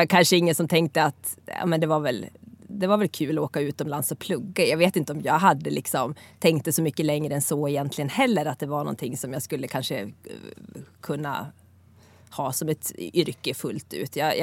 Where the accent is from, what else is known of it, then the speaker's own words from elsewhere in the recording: Leksand, Dalarna County, Sweden; also born or lived in Gävle; Men jag flyttade till Gävle efter gymnasiet och jag är uppvuxen i Leksand då och gick gymnasiet i Borlänge och flyttade till Gävle